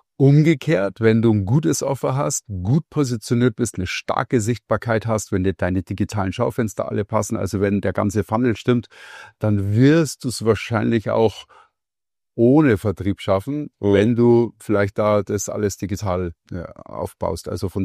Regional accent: Munich, Bavaria, Germany; Ich komme aus München und südlich von München ist der Starnberger See, da habe ich lang gewohnt.

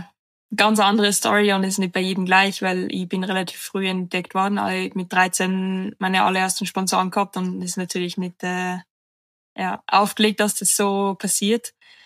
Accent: Saalbach, Salzburg, Austria; ich bin 23 Jahre alt, ich komme aus Salbach, Österreich. Ich bin am Schulwerkhaus aufgewachsen, das ist kleine Hütte am Berg oben

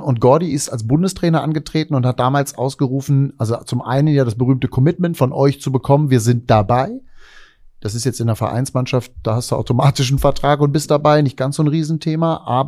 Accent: West Germany, Germany; now in Brandenburg, Germany; Ich bin selber aus dem Westen, bin aber mittlerweile ganz überzeugter Brandenburger, lebe dort wahnsinnig gerne

